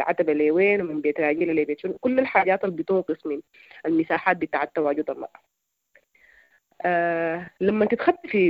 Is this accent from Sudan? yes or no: yes; Sudan; نحن كمجتمع سوداني